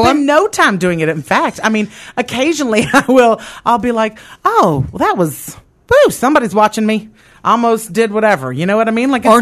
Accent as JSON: {"language": "English", "region": "the South", "country": "United States", "said": "listen. I'm from the South."}